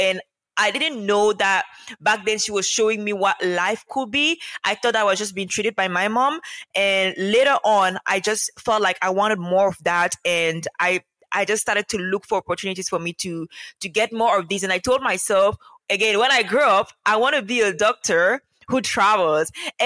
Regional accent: Cameroon; So I grew up in Cameroon with a family of four, meaning four including me.

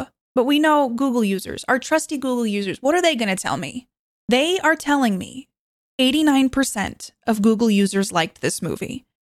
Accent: New York City, New York, United States; They are talking about New York City. I grew up in New York, and how they want to go to the beach. And they're like, we go to Jones Beach, which I grew up near Jones Beach.

